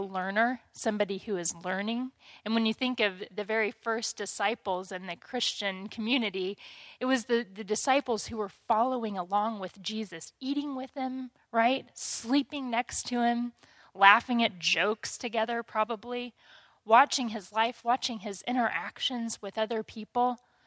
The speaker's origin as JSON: {"language": "English", "region": "Missouri", "country": "United States", "said": "Missouri mannerisms. They would give me such a hard time when I'd get on the phone and call home and my accent would come back."}